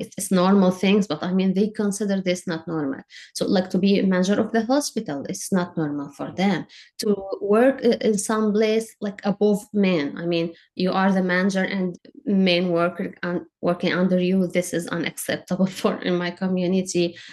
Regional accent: Rif Dimashq, Syria; English is a second language; I grew up in Syria. I was the fourth girl in my family. I have three older sisters and two boys. We are in conservative area in countryside of Damascus.

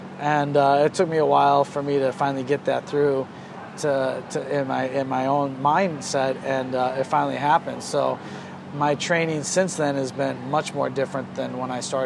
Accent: Buffalo, New York, United States; moved away as an adult; now in San Jose, United States; I moved out to, so I grew up in Buffalo, New York. I moved out to San Jose, California back in 97.

